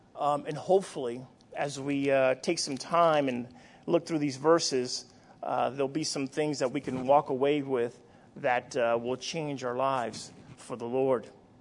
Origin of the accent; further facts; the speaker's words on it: New York City, New York, United States; when I grew up in New York City, and I come from a household where there were not believers. And my parents are from Dominican Republic.